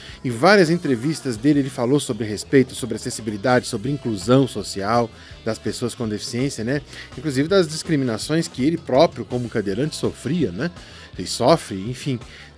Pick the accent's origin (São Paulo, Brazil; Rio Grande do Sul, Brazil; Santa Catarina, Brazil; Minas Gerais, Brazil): Minas Gerais, Brazil; Belo Horizonte; lá na minha terrinha, lá na minha Belo Horizonte querida, nas minhas Minas Gerais.